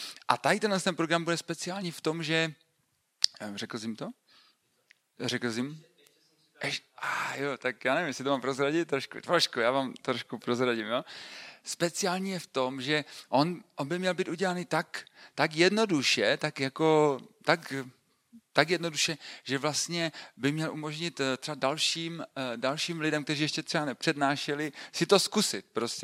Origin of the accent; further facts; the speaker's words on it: Ostrava, Moravian-Silesian Region, Czechia; also born or lived in Opava; now in Tábor, Czechia; Vlastně jsem Ostravák, nevím, jestli to jde slyšet z akcentu, ale už tam nebydlím, vlastně nějakou dobu jsem strávil v Opavě 8 let a teďka 2 roky jsem přestěhovaný do jižních Čech, do Tábora nebo Sezimova Ústí, které je u Tábora